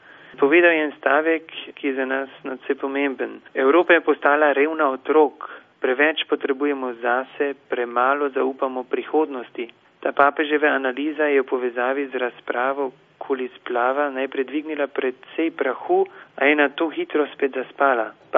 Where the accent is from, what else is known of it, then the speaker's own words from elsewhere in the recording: Carinthia, Austria; Mislim, da imamo ravno manjše narodne skupnosti, kot tudi Slovenci, dejansko v cerkvi domovino, da smo tudi priznani in bi tukaj res rekel, da smo tukaj na Koroškem